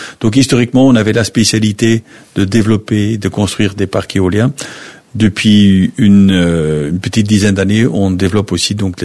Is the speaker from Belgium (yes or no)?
yes; Belgium; je suis belge, ça s'entend tout de suite certainement à mon petit accent.